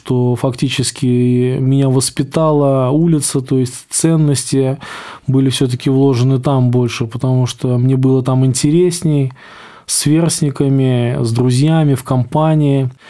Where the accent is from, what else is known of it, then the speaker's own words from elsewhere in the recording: Smolensk, Smolensk Oblast, Russia; я сам родом со Смоленска. Улица такая автозаводская, меня там многие знают.